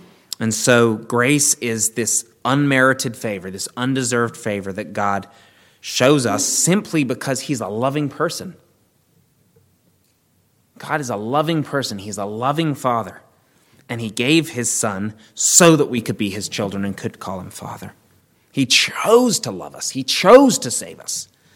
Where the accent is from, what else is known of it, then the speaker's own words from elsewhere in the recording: England, United Kingdom; Many of you know I'm from England and they don't say, tell them hi from me in England.